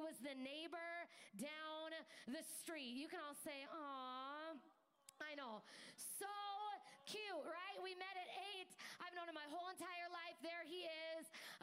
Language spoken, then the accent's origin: English; Jordan, Minnesota, United States; and I am born and raised in Minnesota. My husband and I, we live in Jordan, and that is where I grew up, Jordan Prior Lake area.